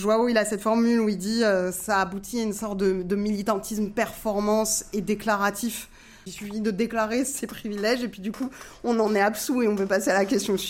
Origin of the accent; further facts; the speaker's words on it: Italy; Donc moi je suis italien, je suis pas blanc, moi donc voilà.